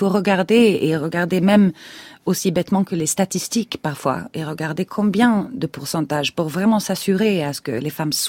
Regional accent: Sweden; Je viens de Suède où il y a une pratique dans la tradition populaire aussi qui est très très forte.

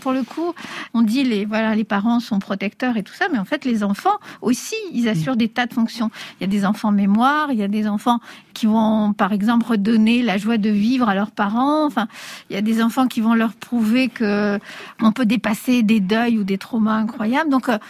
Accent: Grand Est, France; also born or lived in Castile, Spain; je suis née en Castille et puis j'ai grandi dans les Ardennes.

